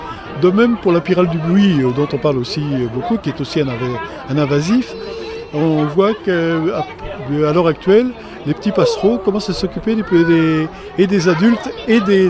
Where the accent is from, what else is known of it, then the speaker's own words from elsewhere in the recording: Occitanie, France; Et alors moi, je viens du Lot, et il y a quelques années, du frelon asiatique, j'en voyais beaucoup.